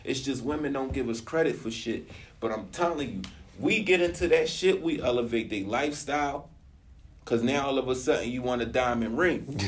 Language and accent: English; Philadelphia, Pennsylvania, United States; I'm from Philly. Number one murder kick.